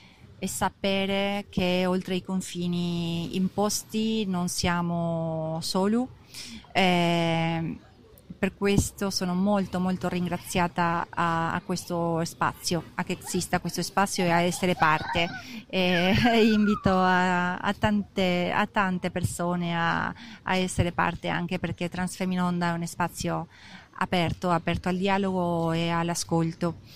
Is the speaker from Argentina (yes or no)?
yes; Argentina; posso fare ponte tra la mia terra di origine, chiamata per adesso Argentina